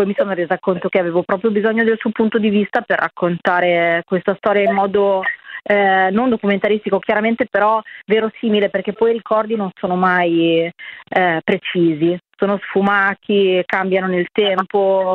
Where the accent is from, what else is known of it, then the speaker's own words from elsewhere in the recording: Mantua, Lombardy, Italy; In realtà la nostra storia poi è accaduta a Mantova, noi siamo di Mantova